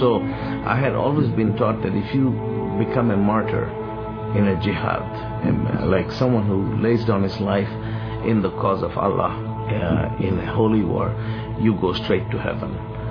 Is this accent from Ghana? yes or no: no; Pakistan; I grew up in a Muslim family. I come from a Middle Eastern family, but I grew up in Pakistan. It's a long story how my family ended up there, but that's where I grew up. In a totally Muslim environment, I didn't know of any other religion than Islam.